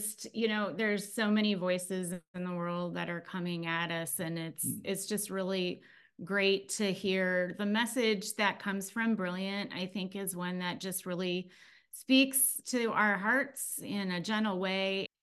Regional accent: Ankeny, Iowa, United States; And we are from Ankeny, Iowa, which is a suburb of Des Moines, Iowa. So right in the middle of the country.

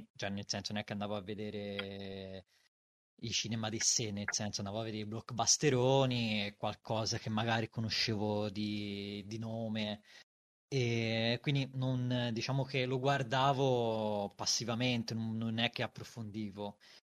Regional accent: Livorno, Tuscany, Italy; Mi sono scordato di dire che sono di Livorno, ma penso che dall'accento si possa intuire

